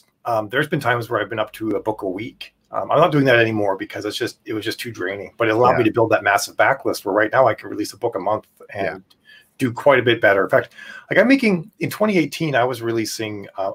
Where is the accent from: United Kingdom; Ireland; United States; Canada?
Canada; I'm Canadian.